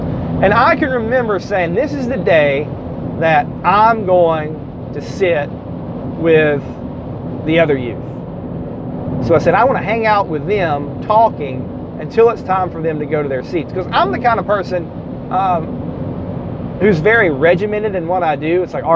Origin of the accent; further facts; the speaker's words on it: Harrison, Tennessee, United States; I grew up in Harrison, and I went to church in Brainerd.